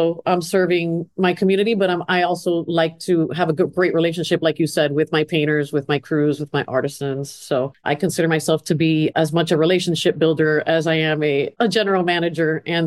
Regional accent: Miami, Florida, United States; So my parents were Cuban. So I grew up in Miami, moved around a little bit, but basically mostly went to school in Florida, went to college in Florida International University.

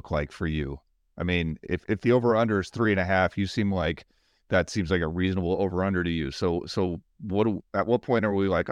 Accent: Tampa, Florida, United States; like I said, I grew up in Tampa, and, you know, USF was like, I don't want to say it was a little university around the corner, but it was like the local university, you know?

